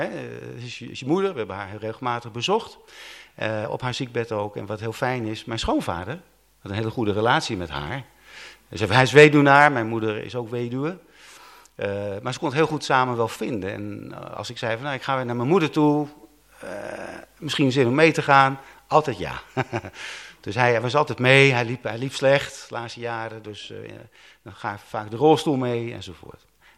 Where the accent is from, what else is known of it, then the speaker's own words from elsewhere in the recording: Amsterdam, North Holland, Netherlands; also born or lived in Groningen; oorspronkelijk kom ik uit de gemeente Amsterdam. Ja, heel vroeger Groningen. Ik ben geboren in Groningen. Maar op het 10e jaar naar Amsterdam gegaan. Daar opgegroeid, ook in de kerk, zeg maar.